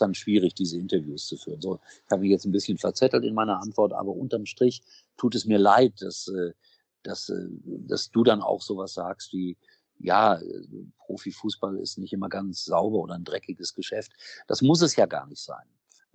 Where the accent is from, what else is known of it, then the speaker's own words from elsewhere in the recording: Gelsenkirchen, North Rhine-Westphalia, Germany; Guck mal, ich komme aus einer Stadt, ich bin in Schalke geboren. Das ist eine arme Stadt.